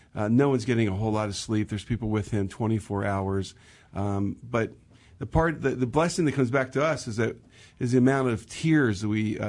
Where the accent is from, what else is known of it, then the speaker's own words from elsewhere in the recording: Elizabethtown, Pennsylvania, United States; Fred and I grew up in the Elizabethtown area.